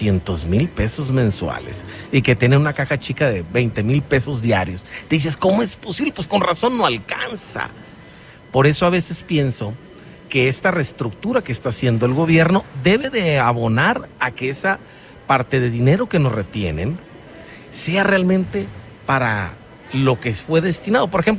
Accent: Mexico; la respuesta somos los mexicanos

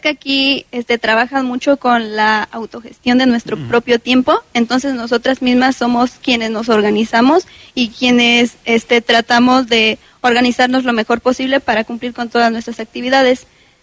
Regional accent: Conca, Querétaro, Mexico; tengo 21 años y soy originaria de Arroyo Seco, Querétaro, de la sierra, de un pueblito que se llama Conca.

